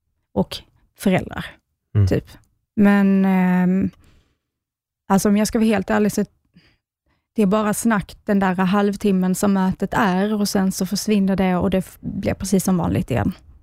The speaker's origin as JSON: {"language": "Swedish", "region": "Skåne", "country": "Sweden", "said": "Så jag kommer ju från Skåne, som hörs kanske."}